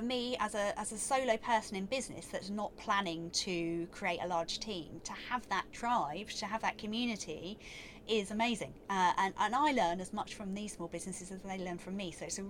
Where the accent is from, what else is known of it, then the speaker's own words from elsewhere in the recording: Sheringham, East of England, United Kingdom; You can't beat a Norfolk person. I'm originally from Sheringham